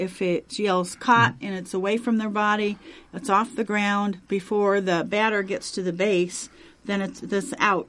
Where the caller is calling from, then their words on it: Indianapolis, Indiana, United States; Right, I'm coming from Indianapolis.